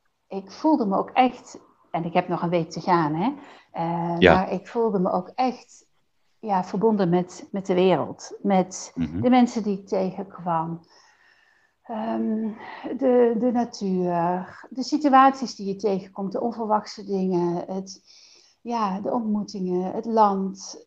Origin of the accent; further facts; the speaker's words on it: Nijmegen, Gelderland, Netherlands; Ik kom uit Nijmegen. Ik ben 51